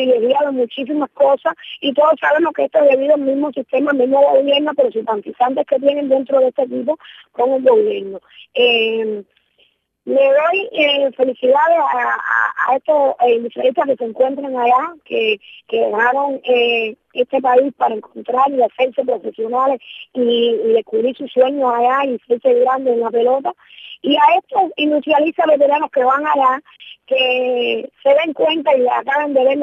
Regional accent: Cuba; somos cubanos

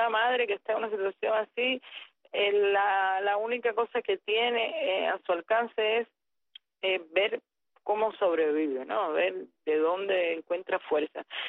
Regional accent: Cuba; somos los cubanos en esta ola de salida.

